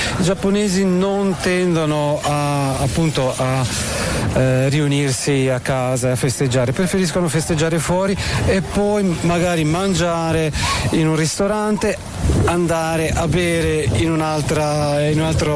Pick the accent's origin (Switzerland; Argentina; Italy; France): Switzerland; born there; Diciamo svizzero, quasi, sono nato in Svizzera, comunque di origine italiana, ecco.